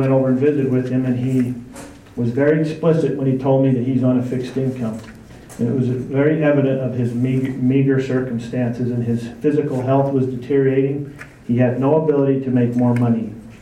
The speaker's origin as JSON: {"language": "English", "town": "American Fork", "region": "Utah", "country": "United States", "tie": "born or raised there", "said": "But I have been born and raised in American Fork. This is a little history on me. I am a business owner in American Fork."}